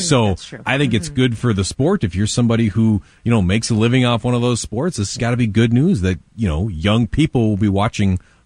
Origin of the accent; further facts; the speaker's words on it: Minnesota, United States; And as a Minnesotan, as a winter sports lover, and as a father of two daughters